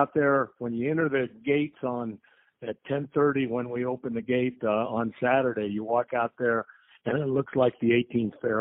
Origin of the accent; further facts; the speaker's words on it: Lincoln, Nebraska, United States; We've got people coming in from California, and I'm originally from Lincoln, Nebraska.